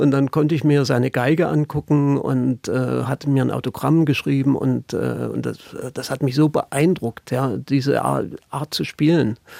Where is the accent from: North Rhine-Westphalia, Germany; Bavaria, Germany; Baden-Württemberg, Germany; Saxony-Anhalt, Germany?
Saxony-Anhalt, Germany; Halle; Meine Mutter war im Landestheater Halle angestellt. Und ich bin da im Theater groß geworden im Prinzip.